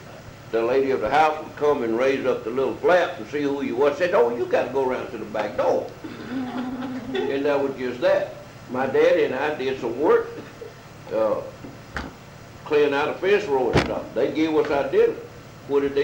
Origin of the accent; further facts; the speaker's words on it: Karnak, Texas, United States; I was born and raised in Karnak, Texas.